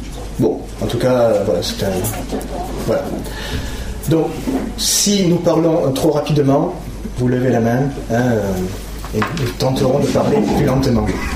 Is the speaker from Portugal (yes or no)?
no; Marseille, Provence-Alpes-Côte d'Azur, France; Je viens de Marseille.